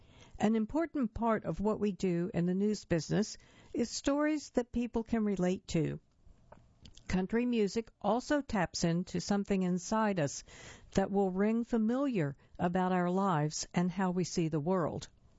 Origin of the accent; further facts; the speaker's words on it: Texas, United States; Growing up in Texas, I was exposed to progressive country like